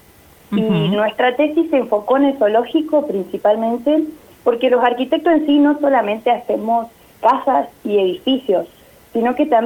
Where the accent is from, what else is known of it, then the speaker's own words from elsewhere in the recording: El Huecú, Neuquén, Argentina; Yo soy del Huecú, crecí en el Huecú cerca de Copahue, Cabiahue.